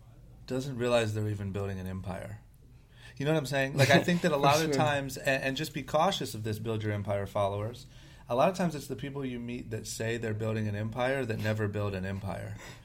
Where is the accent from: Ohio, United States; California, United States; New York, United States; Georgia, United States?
Ohio, United States; Akron; But I'm from Akron, Ohio, grew up skateboarding.